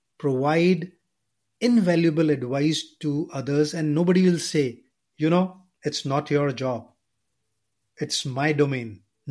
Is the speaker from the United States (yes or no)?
no; India; because I'm from India.